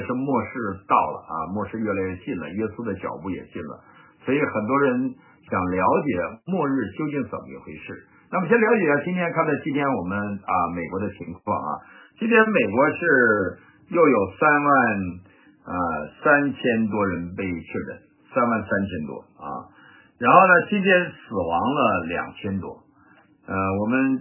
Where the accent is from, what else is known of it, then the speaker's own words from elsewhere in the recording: Heilongjiang, China; 我们东北人，不是绥化的，就是明水的，再不就是安达的、望奎的，多得很。那这些城市都是我的家乡的城市